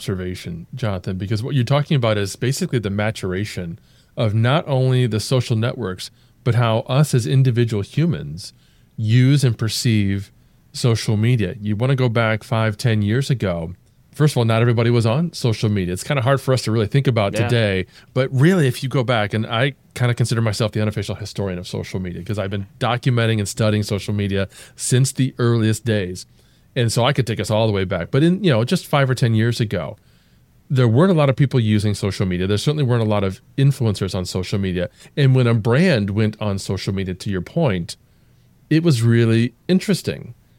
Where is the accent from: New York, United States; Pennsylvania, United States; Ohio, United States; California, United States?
Ohio, United States; now in St. Louis, United States; I'm originally from Ohio, and I'm now in St. Louis.